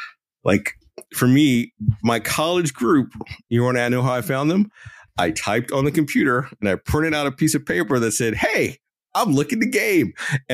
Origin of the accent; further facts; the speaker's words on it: Alabama, United States; And growing up in Alabama, I also went to college in Auburn.